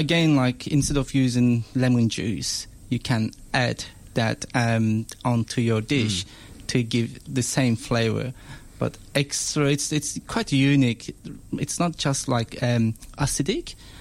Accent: Istanbul, Turkey; But I was, as I said, born in and raised in Turkey.

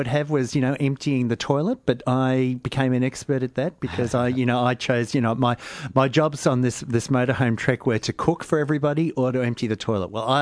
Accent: Port Arlington, Victoria, Australia; I come from Port Arlington, which is this tiny coastal town in Victoria.

